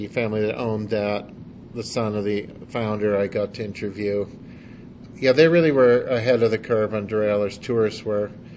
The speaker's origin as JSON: {"language": "English", "town": "Boston", "region": "Massachusetts", "country": "United States", "said": "When he found out that I was from Boston, he pulled out his book"}